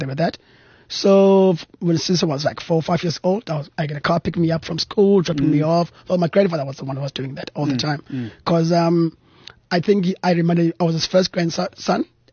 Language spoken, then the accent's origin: English; Cape Town, Western Cape, South Africa; I am born and bred in Cape Town.